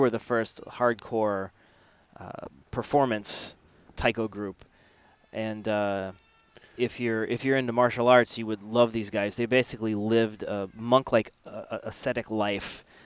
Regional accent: Little Rock, Arkansas, United States; Well, like most taiko players, I'm from Little Rock, Arkansas.

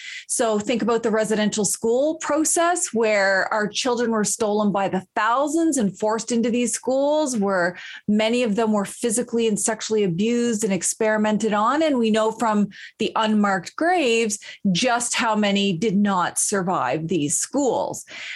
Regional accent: Ugwaganjig, New Brunswick, Canada; My home community is Ugwaganjig, and that is often referred to as Eel River Bar First Nation. It's a small First Nation near the top of New Brunswick, and I come from a big, amazing, awesome family.

